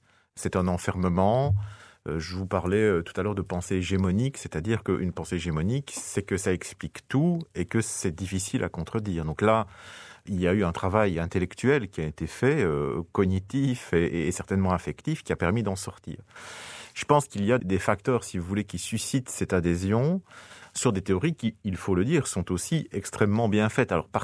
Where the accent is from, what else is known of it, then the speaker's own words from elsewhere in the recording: Belgium; parce qu'on est belge et même si la France est tout près